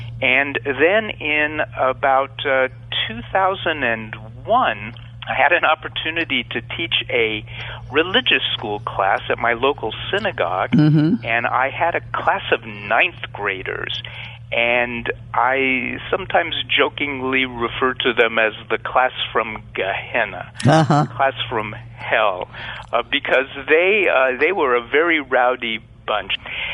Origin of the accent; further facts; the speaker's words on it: Los Angeles, California, United States; I grew up in the Los Angeles area, and I attended what was called a mittelschule that was interested in Jewish culture and the Yiddish language and Yiddish theater, Yiddish drama, and music and dance.